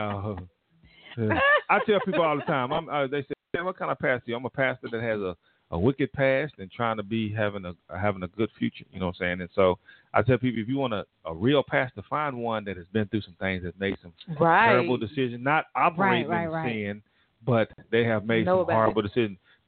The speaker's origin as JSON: {"language": "English", "town": "Fort Worth", "region": "Texas", "country": "United States", "tie": "born or raised there", "said": "Honestly, when I grew up in Fort Worth, Texas, my dad... Back in the day, and I love my dad."}